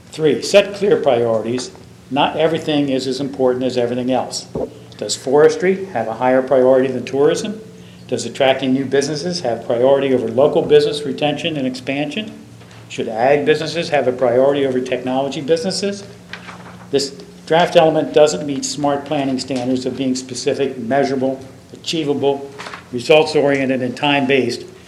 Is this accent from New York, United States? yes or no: no; Milton, Delaware, United States; from Milton. I'm with SARDS, the Sussex Alliance for Responsible Growth.